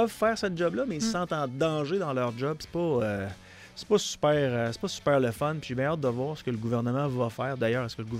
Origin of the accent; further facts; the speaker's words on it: Quebec City, Quebec, Canada; je viens du centre-ville de Québec.